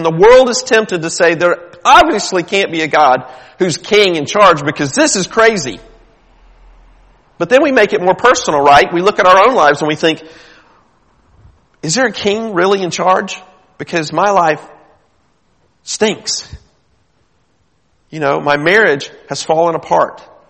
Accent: United States; for me as an American, I read about thousands upon thousands of people who are trying to get into America.

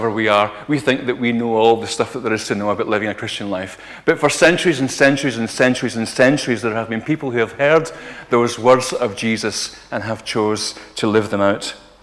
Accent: Scotland, United Kingdom; The absolute joy of being a Scotsman on the underground

